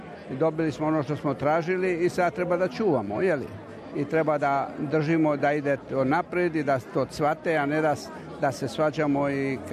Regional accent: Dalmatia, Croatia; obično nas dole Dalmatince nisu toliko volili koliko bi trebalo da nas volu, jer mi smo isto Hrvati

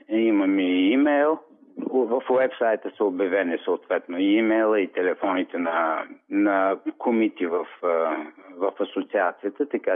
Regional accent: Varna, Varna Province, Bulgaria; Аз също съм варненец, между другото.

